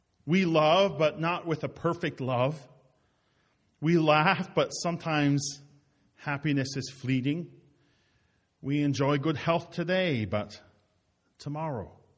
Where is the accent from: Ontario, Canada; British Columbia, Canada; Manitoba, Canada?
Manitoba, Canada; Roblin; they lived in my hometown of Roblin for a little while, and Reverend Major pastored there. I recognized one of the spots that was there, and that's where I'm from.